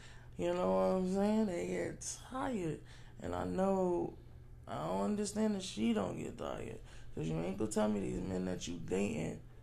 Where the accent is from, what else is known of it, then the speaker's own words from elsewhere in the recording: New York, United States; being from New York, you always gotta work so hard for whatever everything you do. We know that we're from New York, so.